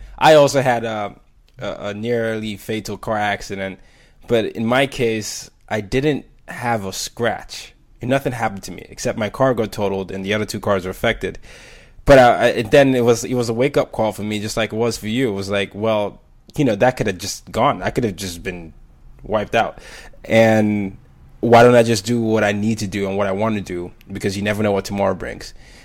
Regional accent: Burkina Faso; growing up in Burkina Faso and picking up French and studying

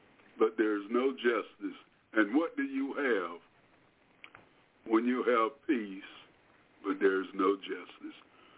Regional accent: Delaware, United States; moved away as an adult; Even though I knew better because I'm from Delaware. And being from Delaware, born and raised, I left Delaware.

